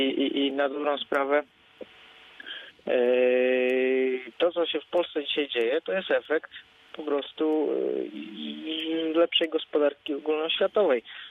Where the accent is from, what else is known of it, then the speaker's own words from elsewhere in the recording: Zielona Góra, Lubusz Voivodeship, Poland; Tak, jestem z Zielonej Góry, pracuję, mam firmę.